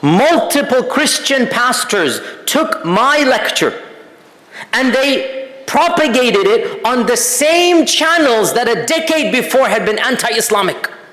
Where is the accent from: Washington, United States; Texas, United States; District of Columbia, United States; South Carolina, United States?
Texas, United States; I mean, I'm from Texas.